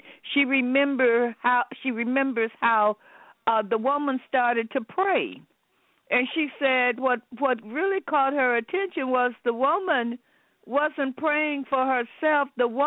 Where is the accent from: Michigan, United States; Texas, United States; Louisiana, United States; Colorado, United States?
Louisiana, United States; Monroe; I'm from Monroe, Louisiana, and I was talking to my brother